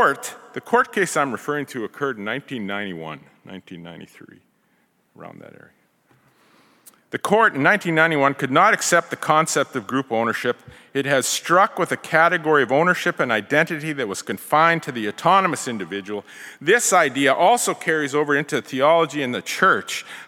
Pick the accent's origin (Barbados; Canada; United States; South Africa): Canada; I come from Treaty 8.